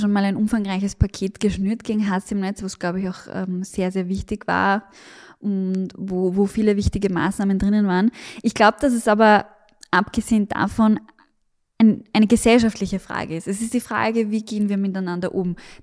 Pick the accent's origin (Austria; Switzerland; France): Austria; Vienna; Da bin ich wahrscheinlich als Wienerin auch ja besonders geprägt, weil wir einfach in Wien sehen